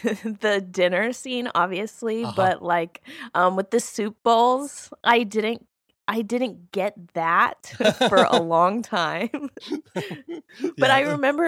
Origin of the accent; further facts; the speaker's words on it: Alabama, United States; I watched it as a kid growing up in Alabama, right? As a queer kid who, like, would not come out for very many years.